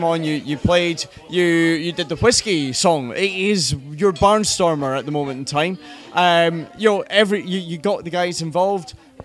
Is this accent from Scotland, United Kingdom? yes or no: yes; Scotland, United Kingdom; We're from Fife, obviously.